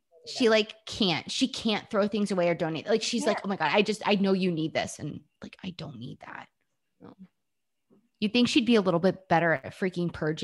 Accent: Atlanta, Georgia, United States; I'm from Atlanta.

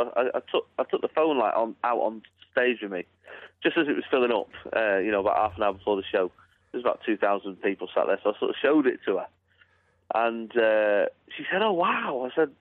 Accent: Manchester, North West England, United Kingdom; I'm from Manchester.

